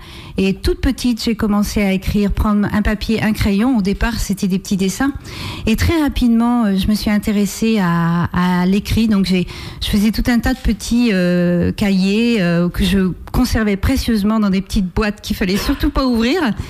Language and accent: French; Saint-Hilaire-de-Chaléons, Pays de la Loire, France; je viens de la région de la Barre de Mont. Donc, je suis issue de ce pays, pas très très loin, puisque je suis née à Saint-Hyacinthe-Chaléon, donc en Loire-Atlantique.